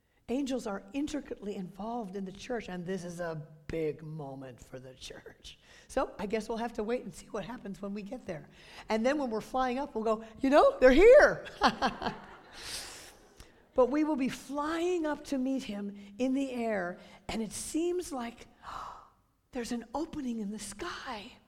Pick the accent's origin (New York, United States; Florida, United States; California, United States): California, United States; I'm from Southern California. We don't know what that sounds like. It doesn't rain there.